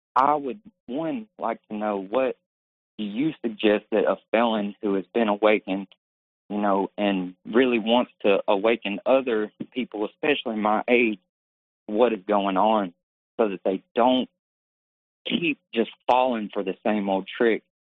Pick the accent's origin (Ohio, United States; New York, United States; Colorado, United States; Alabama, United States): Alabama, United States; I went to a rehab in Alabama. I'm from Alabama and got off of fentanyl and meth.